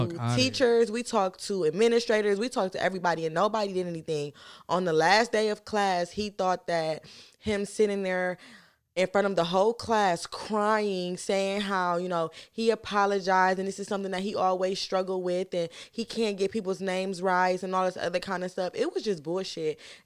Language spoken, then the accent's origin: English; Cleveland, Ohio, United States; So, of course, growing up in Cleveland, that's what everybody talk about.